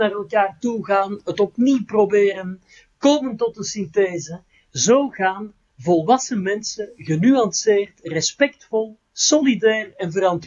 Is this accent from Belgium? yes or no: yes; Belgium; misschien ben ik daar als Belg een beetje anders in voorbereid dan mensen die komen uit een unitaire lidstaat.